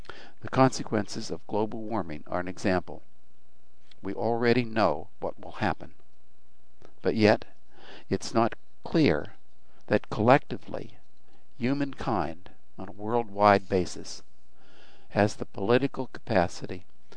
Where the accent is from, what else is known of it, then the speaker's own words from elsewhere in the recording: Altoona, Pennsylvania, United States; It was in 1954 and 1955 at the junior college in my hometown in Altoona, Pennsylvania.